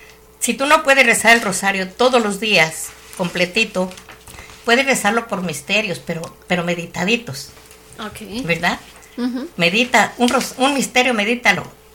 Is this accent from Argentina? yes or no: no; Jalisco, Mexico; Nosotros en Jalisco, porque yo soy de Jalisco.